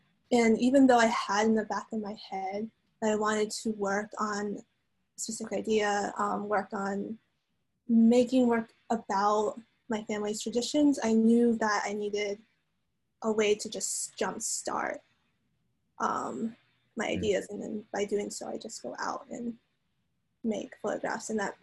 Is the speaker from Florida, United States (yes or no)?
yes; Florida, United States; also born or lived in New Mexico / Wisconsin; now in Lincoln, United States; I am from Florida, born and raised, and my family still lives there, but they had immigrated from China shortly before I was born.